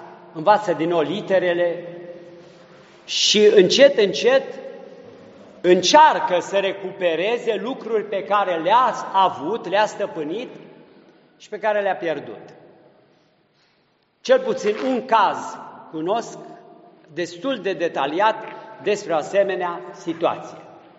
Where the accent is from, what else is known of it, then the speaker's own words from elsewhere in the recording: Romania; ca români, că suntem creștini de la început